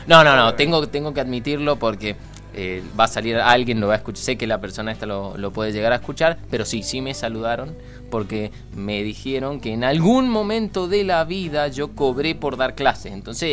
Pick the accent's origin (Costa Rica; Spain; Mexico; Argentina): Argentina; para nosotros como argentinos